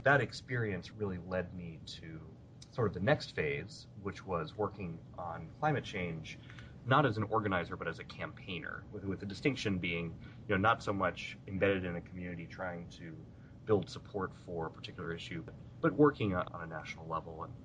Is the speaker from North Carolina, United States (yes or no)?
yes; North Carolina, United States; I grew up in North Carolina, the son of two social workers who worked at nonprofits.